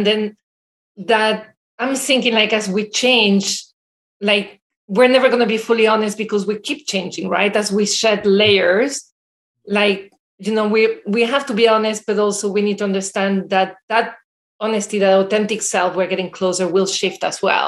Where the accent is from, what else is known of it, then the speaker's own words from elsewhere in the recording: Belgium; also born or lived in Latin America; I grew up in Latin America. So even though I'm from Belgium, so I have like a melting pot of culture.